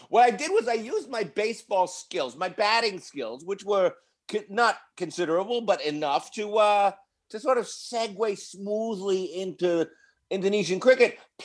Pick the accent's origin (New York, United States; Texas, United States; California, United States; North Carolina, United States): New York, United States; Queens; By ethnic, I mean they're New Yorker by birth, whereas I'm a Bostonian by birth, born in Queens.